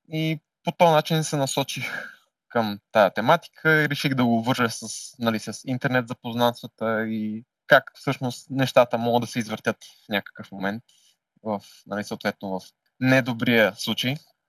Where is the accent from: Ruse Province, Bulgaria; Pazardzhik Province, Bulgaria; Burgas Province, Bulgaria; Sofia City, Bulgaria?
Burgas Province, Bulgaria; Burgas; Ние с него се познаваме доста време, тъй като и двамата сме от Бургас, в мини среди и компании сме били.